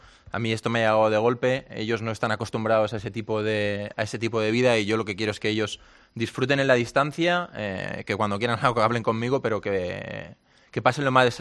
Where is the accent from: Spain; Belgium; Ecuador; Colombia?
Spain; Barcelona, Catalonia; born there; Nací en Barcelona, en Maternidad, al lado del Camp Nou.